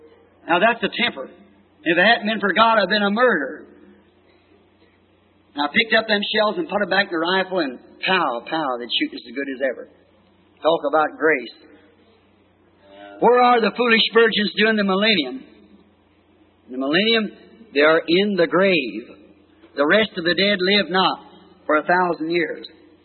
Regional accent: Kentucky, United States; born there

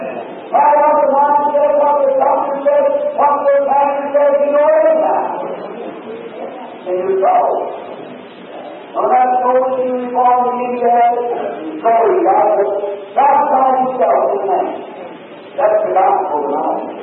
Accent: Ireland; I'm an Irishman, my people before we were all Catholic.

